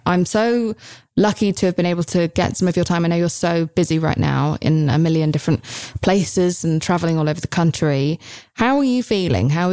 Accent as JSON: {"language": "English", "country": "United Kingdom", "said": "I, as a Brit, had a lot of questions."}